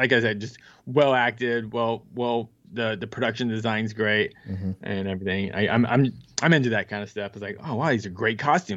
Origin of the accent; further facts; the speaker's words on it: Houston, Texas, United States; now in Los Angeles, United States; I moved to LA from Houston. I'm from Texas.